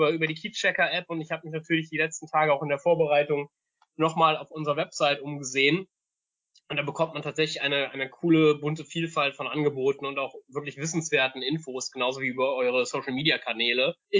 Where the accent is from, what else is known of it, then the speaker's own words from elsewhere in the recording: Cologne, North Rhine-Westphalia, Germany; Wir haben mal wieder Gäste aus meiner Heimat, aus Kölle, aus der Domstadt am Start.